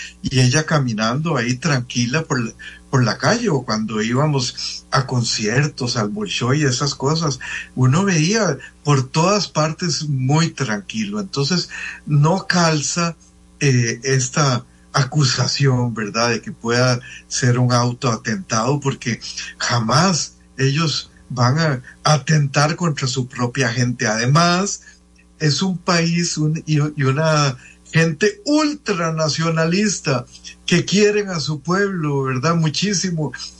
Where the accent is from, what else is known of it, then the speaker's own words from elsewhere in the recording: Costa Rica; Por ejemplo, uno como tico entra saludando a todo el mundo.